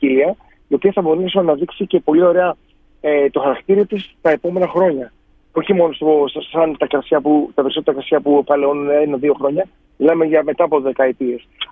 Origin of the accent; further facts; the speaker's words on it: Ionian Islands, Greece; Δεν είναι επειδή είμαι κεφαλονίτης και το λέω.